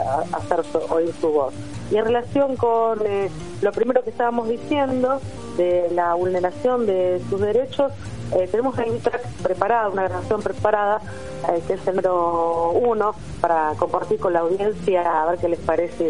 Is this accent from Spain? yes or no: no; Argentina; hoy como argentinos